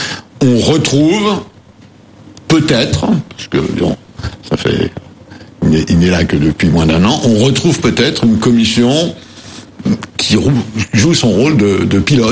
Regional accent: Normandy, France; chez moi, en Normandie, des noms de Polonais ou de Flamands, il y en a partout.

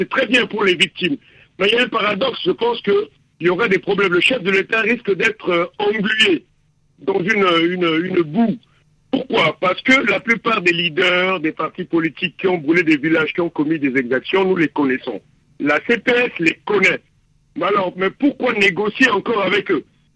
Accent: Central African Republic; parce qu'en tant que centrafricain, je n'ai aucune confiance vis-à-vis de la MINUSCA

